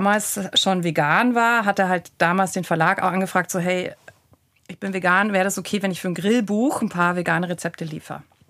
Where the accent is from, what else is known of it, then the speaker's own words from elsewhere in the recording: Bavaria, Germany; ich komme ja aus Bayern.